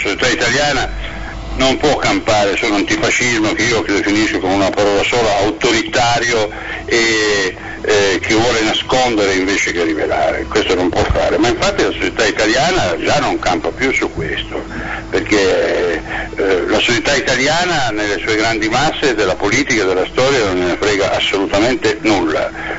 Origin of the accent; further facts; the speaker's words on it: Casale Monferrato, Piedmont, Italy; born there; Sono nato in una città piemontese, Casale Monferrato